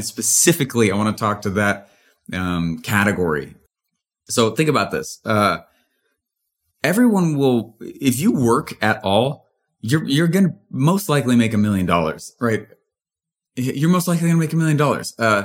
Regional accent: Littleton, Colorado, United States; I grew up in Denver, in Littleton, Colorado.

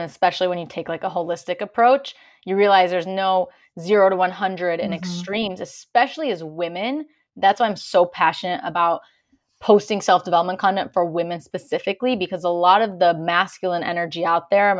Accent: Chicago, Illinois, United States; I'm originally from Chicago.

